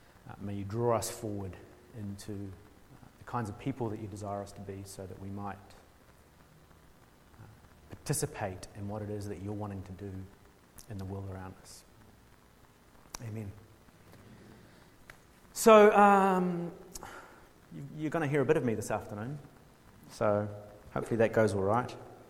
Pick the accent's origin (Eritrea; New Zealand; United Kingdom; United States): New Zealand; Hawke's Bay; So I grew up in Hawke's Bay for most of my younger life, watching baptisms on the bank of the Tukituki River.